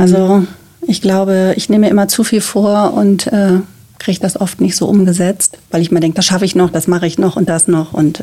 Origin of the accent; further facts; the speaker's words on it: Wuppertal, North Rhine-Westphalia, Germany; Also ich bin 48 Jahre alt und wohne in Wuppertal und bin hier geboren und war kurzzeitig mal in der Nähe vom Ruhrgebiet, aber bin wieder zurückgekommen und liebe die Stadt.